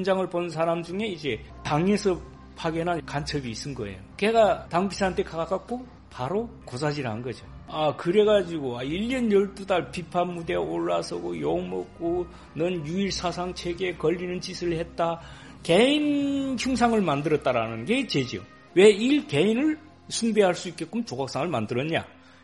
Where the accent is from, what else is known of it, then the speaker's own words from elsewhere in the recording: North Korea; now in South Korea; 얼음이 북한은 추워갖고 얼음이 얼었는데 두만강을 뛰어서 건너온 거죠. 2004년도에 제가 입국했거든요. 중국 대련에서부터 비행기 타고 인천공항까지 40분이니까 오더만요.